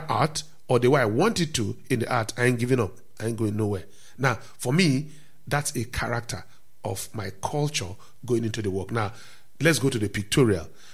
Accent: Nigeria; You see, you are battled with many things as a Nigerian young boy, born in a poor family.

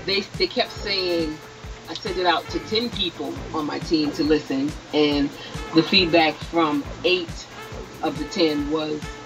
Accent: the South, United States; I'm from the South, you know, we're real big on our elders.

